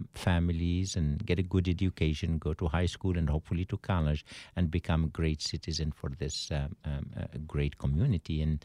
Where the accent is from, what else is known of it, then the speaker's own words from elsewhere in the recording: Tunisia; moved away as an adult; I'm originally from North Africa, Tunisia.